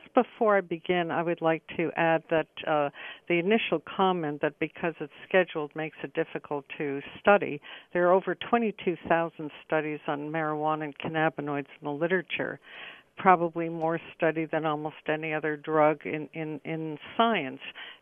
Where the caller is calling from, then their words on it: Belmont, Massachusetts, United States; I'm joining you from Belmont, Massachusetts, the home of McLean Hospital.